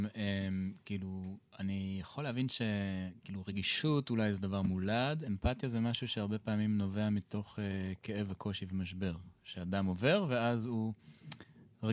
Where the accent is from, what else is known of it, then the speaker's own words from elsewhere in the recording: Tel Aviv, Tel Aviv District, Israel; born there; אני נולדתי בתל אביב, בצפון הצפון, כלומר בשכונות עבר הירקון. אבל אבא שלי, שיבדל לחיים ארוכים, הוא ירושלמי